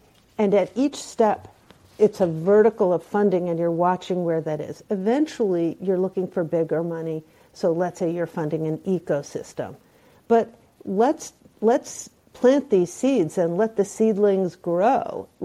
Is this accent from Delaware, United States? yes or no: no; Brooklyn, New York, United States; You know, I'm from Brooklyn, you know, I don't have chickens, but I bet you other people around Brooklyn have chickens.